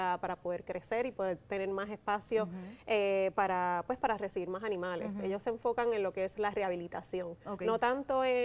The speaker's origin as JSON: {"language": "Spanish", "country": "Puerto Rico", "tie": "born or raised there", "also_born_or_lived": "New York", "said": "Sí, yo nací en Nueva York. ¿Tú naciste en Nueva York? Exacto, entonces ya a los 4 años, pues entonces vengo acá a Puerto Rico."}